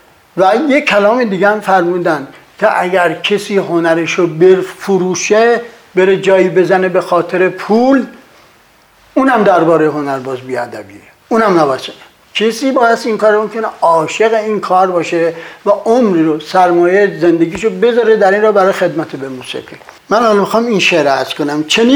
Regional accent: Tehran, Tehran Province, Iran; بنده در تهران متولد شدم، در سنگلج پارک شهر فعلی. خونمونم سر کوچه حمام خورشید بود.

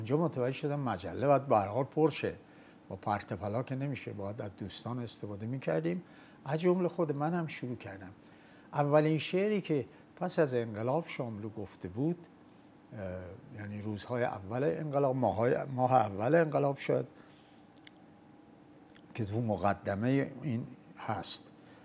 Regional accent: Sari, Mazandaran, Iran; با توجه به اینکه من اون موقع مثلا دبیرستانی بودم، خب ساری بودم یا دانشجو بودم، تهران بودم. از ساری زیاد می اومدم تهران به خاطر خانواده پدریم

